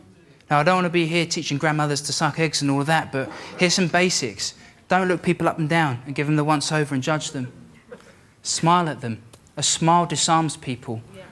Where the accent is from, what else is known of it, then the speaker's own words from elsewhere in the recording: London, United Kingdom; I'm originally from London, the best city in the world.